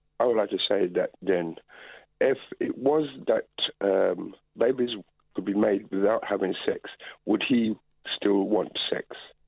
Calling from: London, United Kingdom; I'm calling from London.

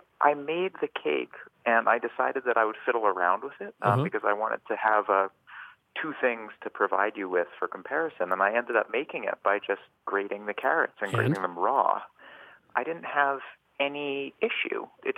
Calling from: Cambridge, United States; I'm calling from Cambridge.

